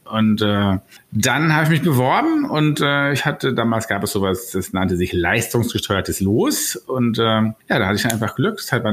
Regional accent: Berlin, Germany; Ich bin aus Berlin, bin so richtige Berliner Pflanze, hier geboren, hier zur Schule, hier zur Uni.

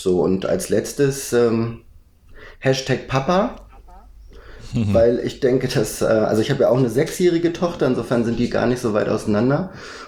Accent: Schleswig-Holstein, Germany; bis ich 19 war, bin ich dort auf dem Dorf groß geworden. Bin zwar in Lübeck zur Schule gegangen

